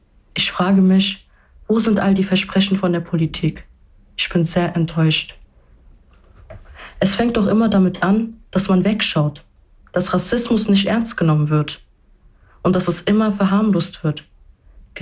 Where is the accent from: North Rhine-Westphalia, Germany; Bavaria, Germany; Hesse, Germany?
Hesse, Germany; Hanau; Wir leben in Kesselstadt. Meine Kindheit, meine Jugend habe ich in Kesselstadt verbracht.